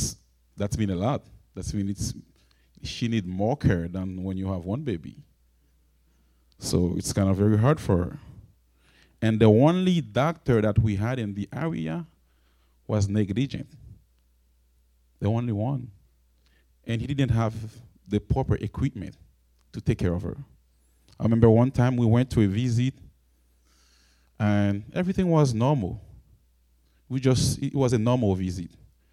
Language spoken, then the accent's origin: English; Haiti; I come from Haiti, and my family has walked through deep valleys.